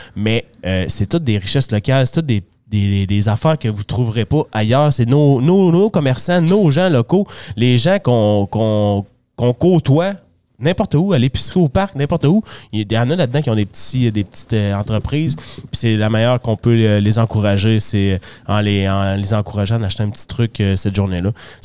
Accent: Saint-Nicolas, Quebec, Canada; Ben moi, je viens de Saint-Nicolas. J'avais des vaches, mais un petit peu plus haut.

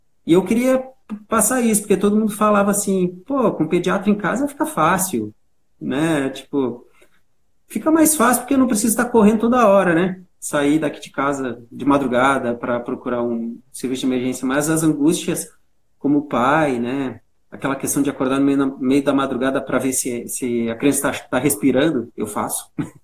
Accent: Rio Grande, Rio Grande do Sul, Brazil; moved away as an adult; now in Florianópolis, Brazil; Eu tenho 41 anos. Eu sou natural da cidade de Rio Grande, aí no Rio Grande do Sul.

